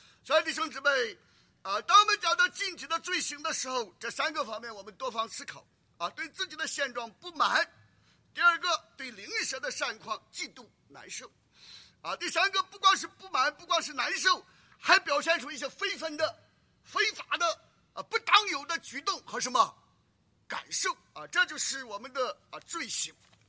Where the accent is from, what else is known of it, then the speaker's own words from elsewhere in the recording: China; 我们中国人讲得什么病啊？得红眼病啊